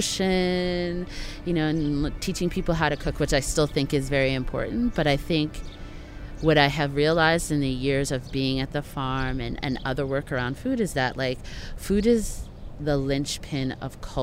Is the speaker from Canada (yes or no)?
yes; Canada; I'm from Canada